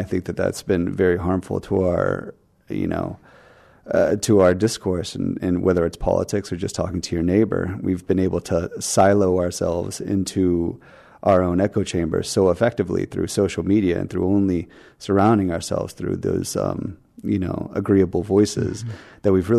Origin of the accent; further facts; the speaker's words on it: Georgia, United States; You know, I was living in Southwest Colorado at the time, and I grew up in Georgia.